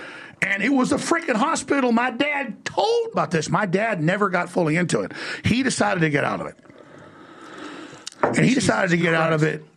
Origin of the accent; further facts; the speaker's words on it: Dallas, Texas, United States; I remember growing up in Dallas, and my dad worked in the medical field.